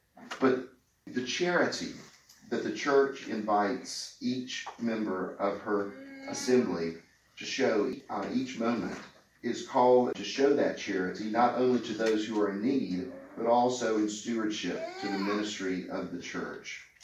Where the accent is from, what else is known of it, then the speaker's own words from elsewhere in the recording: Jackson, Mississippi, United States; in a southern church like the one that I grew up in Jackson, Mississippi, with no air conditioning in it.